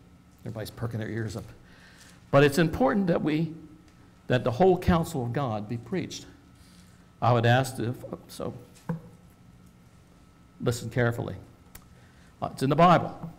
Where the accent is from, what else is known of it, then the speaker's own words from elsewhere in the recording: Maryland, United States; I'm from Maryland.